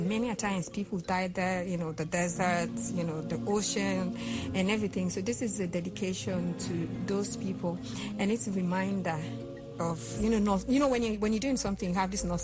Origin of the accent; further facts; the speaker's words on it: Sierra Leone; And I'm like, no, I'm not. I'm from Sierra Leone.